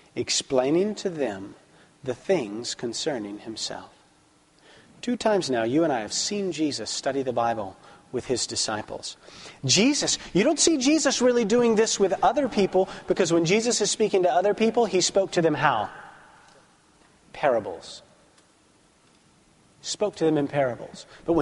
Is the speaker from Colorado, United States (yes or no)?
no; Alabama, United States; I'm from Alabama. It's a great accent.